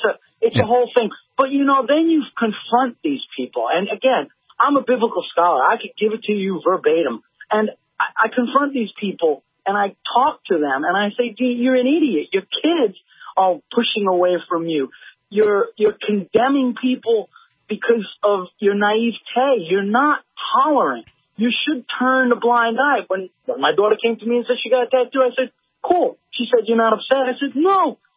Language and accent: English; Haifa, Haifa District, Israel; born there; English is a second language; So I'm a Philistine. I was born in Haifa. English is a second language. I speak Spanish fluently. I speak Arabic and Hebrew.